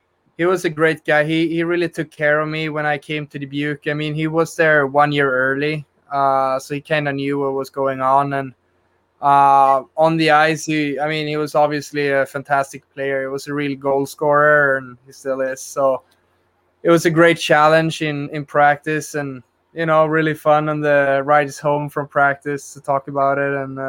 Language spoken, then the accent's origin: English; Gothenburg, Västra Götaland, Sweden; English is a second language; I'm from Gothenburg, so I've been really lucky to be able to live at home